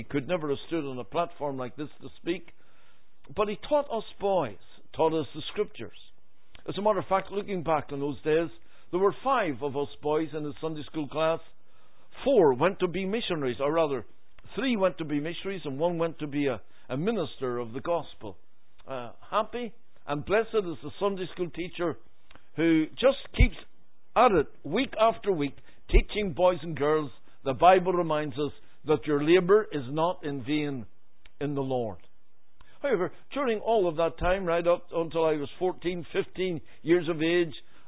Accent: Belfast, Northern Ireland, United Kingdom; born there; I was born on the Donegal Road in Belfast.

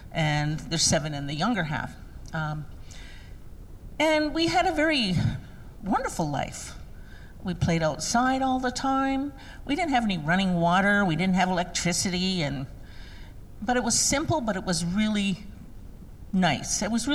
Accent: Six Nations, Ontario, Canada; born there; I was born on Six Nations in Oswegan to a Mohawk dad and a non-Native mother. And we had a very happy life.

